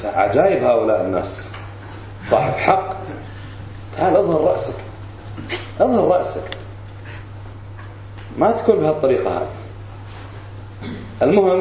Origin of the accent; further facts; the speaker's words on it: Kuwait; لأن الحكم عندنا بالكويت وراثي